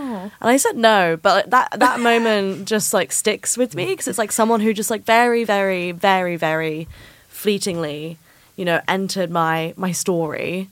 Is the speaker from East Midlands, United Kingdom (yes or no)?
yes; Matlock, East Midlands, United Kingdom; And I was in Matlock, my hometown, and I went and sat on a bench.